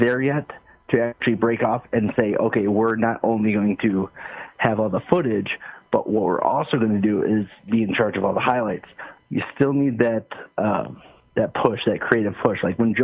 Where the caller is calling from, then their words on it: Michigan, United States; from Michigan.